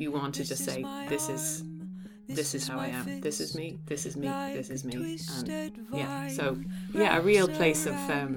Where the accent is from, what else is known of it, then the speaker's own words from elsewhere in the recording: Glenageary, Leinster, Ireland; born there; I was born in Glenageary, which is just up the hill from Dunleary.